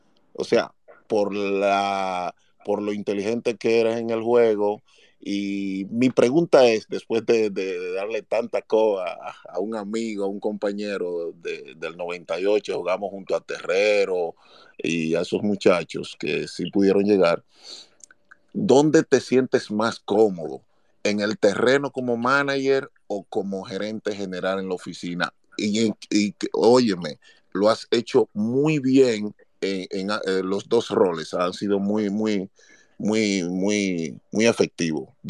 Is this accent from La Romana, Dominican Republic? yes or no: yes; La Romana, Dominican Republic; now in North Carolina, United States; Yo soy de la Romana, claro que sí.